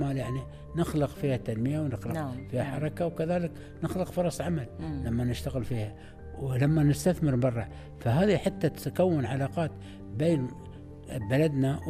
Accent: Qatar; أول شيء نحن عندنا طابعتنا كقطريين

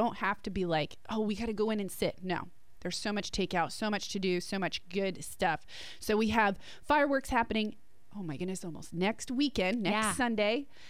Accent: New Jersey, United States; moved away; We're from New Jersey, right? We moved here 8 years ago-ish, and had my youngest child, first child I had here.

